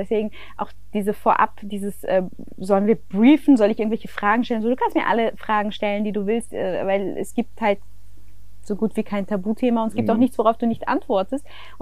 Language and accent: German; Germany; ich meine, als Deutscher kann ich da sagen, ne, 80 Millionen